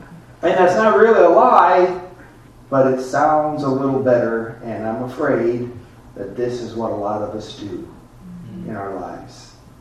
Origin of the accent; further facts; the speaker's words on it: Rochelle, Illinois, United States; if I tell people I'm from the Rochelle area around here, they say, well, that's cool.